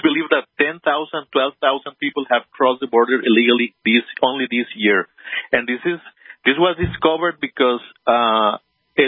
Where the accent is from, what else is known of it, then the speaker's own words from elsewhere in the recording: San Jose, San José, Costa Rica; Yeah, I'm from Costa Rica. I'm here in San Jose, Costa Rica.